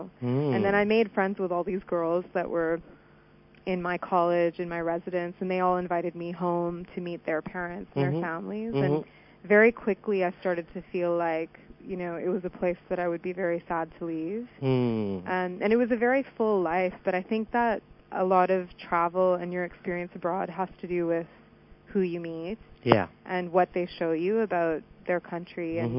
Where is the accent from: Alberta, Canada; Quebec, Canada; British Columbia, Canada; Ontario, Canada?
British Columbia, Canada; Vancouver; the kind of crowd that I grew up in Vancouver was not just school friends.